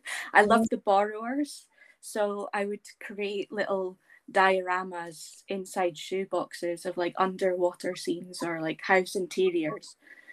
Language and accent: English; Dundee, Scotland, United Kingdom; So I grew up in or near Dundee in Scotland, and I studied textile design at Duncan of Jordanston Art College in Dundee.